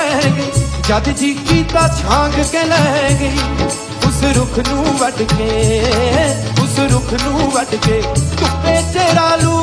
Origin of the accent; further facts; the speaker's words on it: Punjab, India; moved away; ਜਿਹੜੇ ਪੰਜਾਬ 'ਚ ਜੰਮ ਪਲ ਕੇ ਉੱਥੋਂ ਅਸੀਂ ਇੱਥੇ ਆਏ ਹਾਂ ਬੜੀ ਚੰਗੀ ਜ਼ਿੰਦਗੀ ਦੀ ਭਾਲ 'ਚ ਆਏ ਹਾਂ